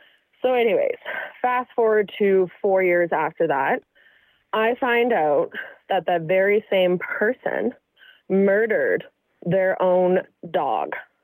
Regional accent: Canada; So I'm from Canada

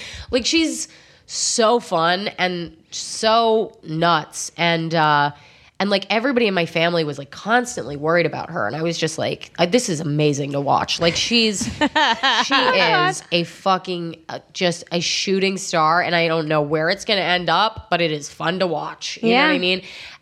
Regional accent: McLean, Virginia, United States; I grew up in McLean, Virginia.

